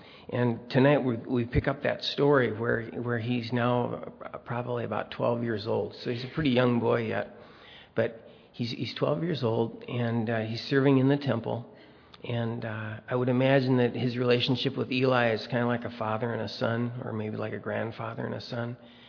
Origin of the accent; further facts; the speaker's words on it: Saint Paul, Minnesota, United States; I said, "Yeah, I'm from Minnesota." What part?" And I said, "Oh, St. Paul."